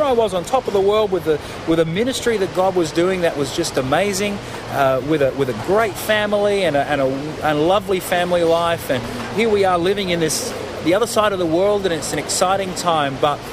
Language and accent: English; Australia; moved away as an adult; now in Nashville, United States; I'm actually Australian and grew up in Australia and went to school in Australia and studied in Australia and worked in Australia.